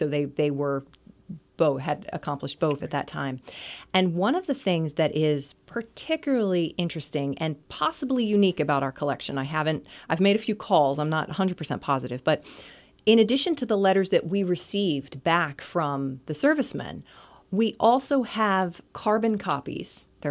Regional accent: New Jersey, United States; New Jersey. Born and raised, and except for a short stint in college, I still live there.

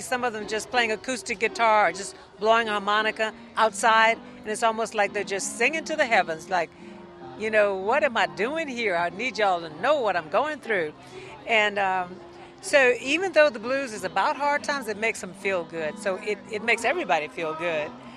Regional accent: Maringouin, Louisiana, United States; Yes, I was born in Louisiana. I was born on the bayou in Maringouin, Louisiana, which is 25 miles west of Baton Rouge.

